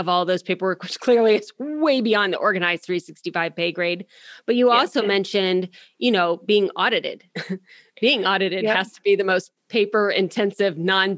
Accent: Ohio, United States; Born and raised in Ohio, people, I'm not going to lose my American citizenship is like my mental mindset

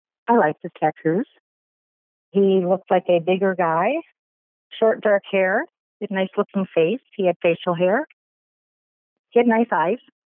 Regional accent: Kenosha, Wisconsin, United States; I'm from Kenosha, Wisconsin.

